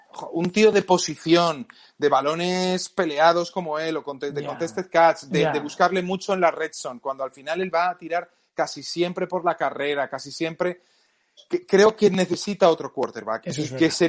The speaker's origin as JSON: {"language": "Spanish", "country": "Spain", "said": "por el cariño que le tenemos nosotros como españoles."}